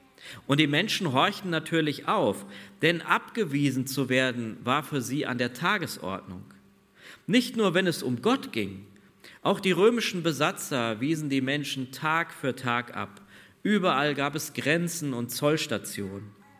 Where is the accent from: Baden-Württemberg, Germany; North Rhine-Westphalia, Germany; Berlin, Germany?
Berlin, Germany; born there; 1967 wurde ich in Berlin geboren und viele von euch werden sich erinnern, das war die Zeit, wo eine Mauer diese Stadt teilte, nämlich den Osten vom Westen.